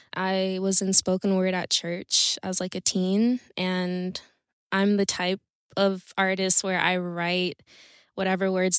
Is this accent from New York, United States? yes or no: yes; New York, United States; I'm like a first generation. That's a very, you know, interesting mix of culture. And so I think growing up in New York, like I think most New Yorkers have the pride of being built like tough and growing up really fast